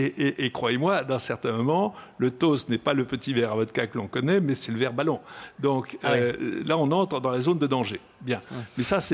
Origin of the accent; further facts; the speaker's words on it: France; Parce que, d'abord, nous sommes français et pour nous, c'est important.